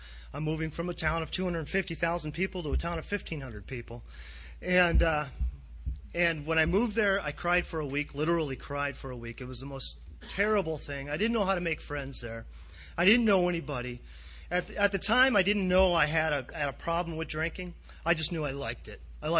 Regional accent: California, United States; You know, I was a guy from California moving into a town of 1,500 people, had a styling mullet and whole bit, you know.

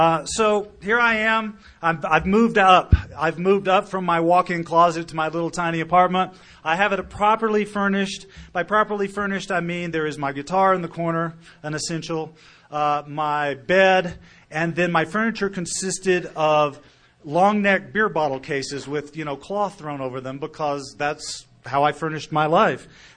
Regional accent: Texas, United States; And I was from Texas, shoot, you know. I mean, it's a rodeo, right? So I grew up in a family full of alcohol.

